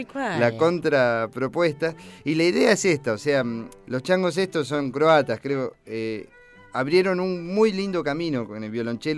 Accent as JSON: {"language": "Spanish", "region": "Córdoba", "country": "Argentina", "lives_now": "Neuquén, Argentina", "said": "yo soy un cordobés que vive en Neuquén. Vivo mi mitad de tiempo en Córdoba y mitad de tiempo en Neuquén."}